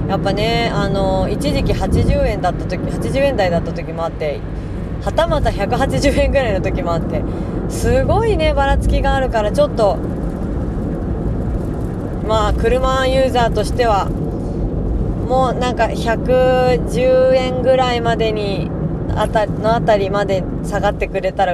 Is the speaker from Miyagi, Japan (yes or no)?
no; Tokyo, Japan; 東京生まれ東京育ちとしてはですね